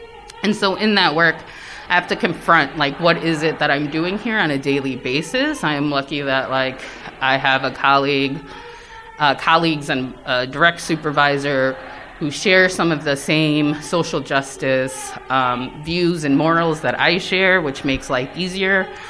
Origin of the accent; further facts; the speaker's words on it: Chicago, Illinois, United States; I was born and raised here in Chicago. I identify as Soto.